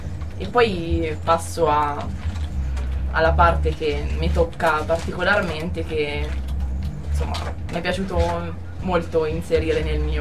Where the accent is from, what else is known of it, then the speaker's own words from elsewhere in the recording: Passignano sul Trasimeno, Umbria, Italy; Io ho 23 anni e vengo da Passignano sul Trasimeno